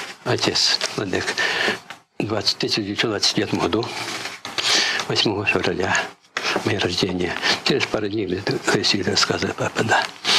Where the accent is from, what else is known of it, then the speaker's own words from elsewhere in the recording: Zinkiv, Khmelnytskyi Oblast, Ukraine; born there; Я родился по воле Божией в Хмельницкой области, Венихвецкий район, село Зиньков. Там родители, мои родители были глубоко верующие люди, мне привели любовь к Богу, к Церкви Святой.